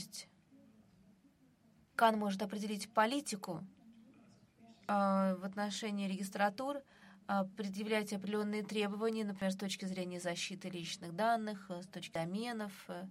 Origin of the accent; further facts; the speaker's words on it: Iran; я из Ирана